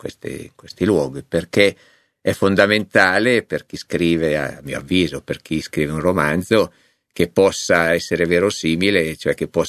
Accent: Varese, Lombardy, Italy; visto che io sono varesino doc e conosco bene queste terre e non bene la pianura?

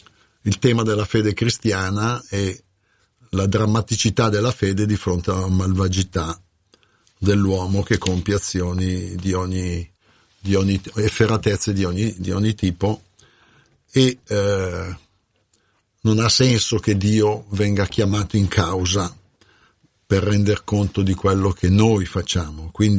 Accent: Venegono, Lombardy, Italy; Beh, intanto più che varesino sono varesotto, perché vengo da Venegono

